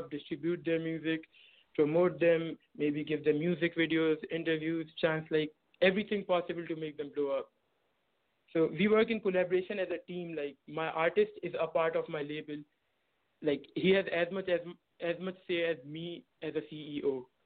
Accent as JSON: {"language": "English", "country": "Pakistan", "tie": "born or raised there", "lives_now": "United States", "said": "me racially, I'm a Pakistani. I was born in the States, but raised by Pakistani parents in Pakistan."}